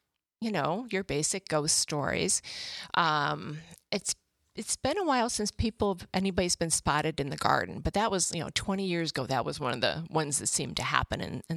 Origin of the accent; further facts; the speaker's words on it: Buffalo, New York, United States; I grew up in Buffalo.